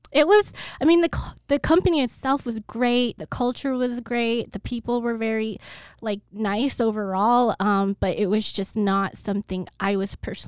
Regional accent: Bremerton, Washington, United States; But yeah, so I am originally from Seattle. It's a town called Bremerton. It's off the peninsula in the Pacific Northwest.

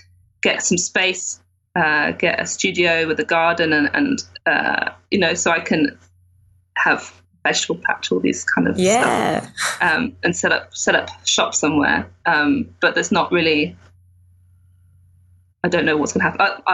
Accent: South West England, United Kingdom; now in London, United Kingdom; I'm living in London now. I'm not originally from here. I'm from the West Country, you know, like near Stonehenge and stuff. So I moved to London for university and I'm living here.

